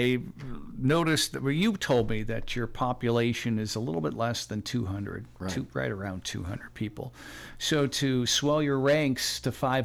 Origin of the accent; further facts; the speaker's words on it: Detroit, Michigan, United States; also born or lived in Florida; I'm not from this area either. My listeners know I'm from Detroit, Michigan, but I I moved here and lived here briefly